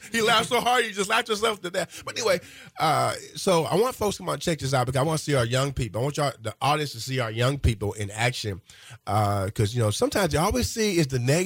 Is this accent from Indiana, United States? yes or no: yes; Indiana, United States; Nothing worse, though, my hometown, Terrell, Indiana. Nothing to do with the Wolfman. But anyway, my hometown, Terrell, Indiana.